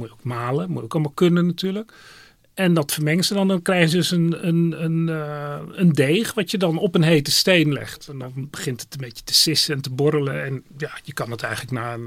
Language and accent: Dutch; Netherlands; Maar goed, we zijn Hollanders, dus als ik laffa brood noem, dan moet dat kunnen.